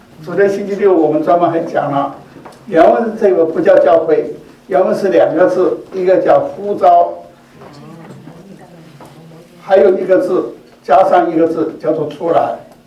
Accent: China; 我们中国人的还吃粽子，对不对？好不好？那一个也是中国人的节日

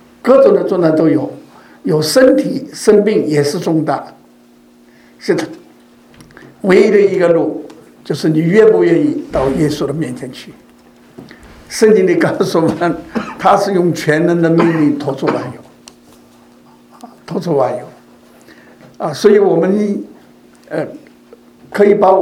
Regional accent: Hong Kong; 这个，我是从香港过来

